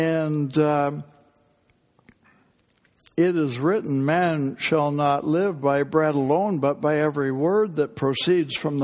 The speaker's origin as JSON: {"language": "English", "country": "Canada", "tie": "born or raised there", "said": "Now, I'm a Canadian. I grew up in Canada"}